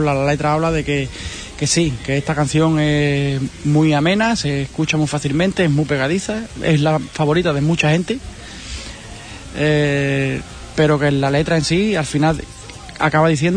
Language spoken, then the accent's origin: Spanish; Castillejo, Spain; yo soy de Castillejo, que estamos a 20 o 30 kilómetros de Portugal y tenemos muchas palabras del portugués